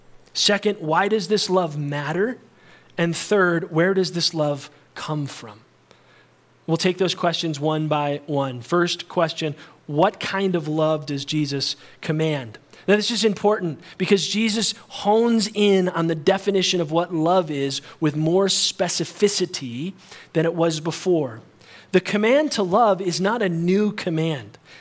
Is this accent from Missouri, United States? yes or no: no; Illinois, United States; I grew up outside of Chicago, so it was really scary merging onto the highway.